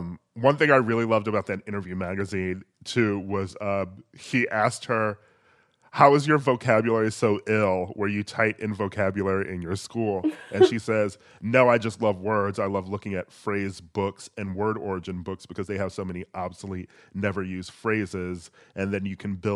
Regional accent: Midwest, United States; just sort of like a black kid growing up in the Midwest

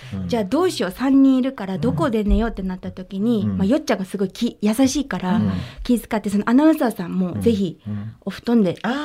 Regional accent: San'in, Japan; 私たち地元の山陰で

